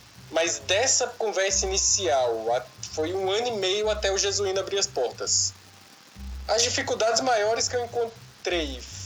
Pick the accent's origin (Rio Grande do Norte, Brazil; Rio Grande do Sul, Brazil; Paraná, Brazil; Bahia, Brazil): Rio Grande do Norte, Brazil; Patu; lá da cidade de onde eu venho com meu pai, onde eu nasci, que é Patu, no interior do Rio Grande do Norte.